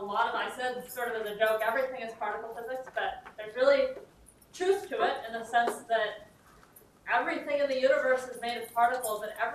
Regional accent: Boulder, Colorado, United States; now in Waterloo, Canada; I grew up in Colorado, to become Boulder.

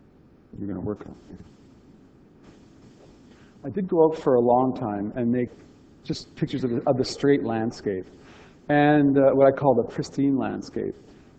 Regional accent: St. Catharines, Ontario, Canada; I was born in St. Catharines and was raised, my father worked at GM.

